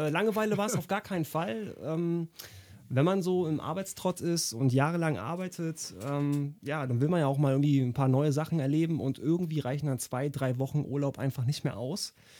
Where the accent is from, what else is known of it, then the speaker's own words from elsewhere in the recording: Cologne, North Rhine-Westphalia, Germany; Frisch aus dem Frankenland eingetroffen, bin schon ein paar Tage hier in Köln und habe mich akklimatisiert in meiner Heimatstadt, sage ich mal.